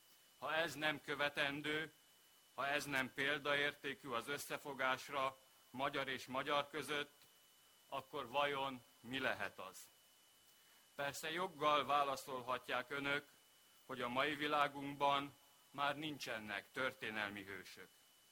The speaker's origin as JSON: {"language": "Hungarian", "country": "Romania", "said": "Mi magyarok vagyunk."}